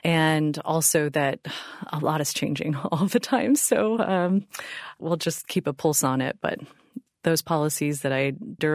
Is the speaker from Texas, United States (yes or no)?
no; Missouri, United States; I grew up in the Missouri Ozarks and was really involved in community theater growing up